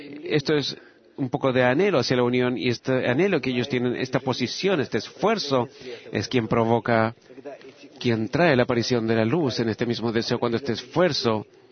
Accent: Moscow, Russia; vengo de Moscú

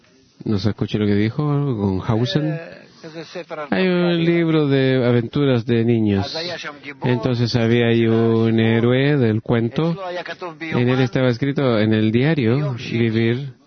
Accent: St. Louis, Missouri, United States; Spanish is a second language; now in New York, United States; yo soy de St. Louis y ahora estoy en Nueva York.

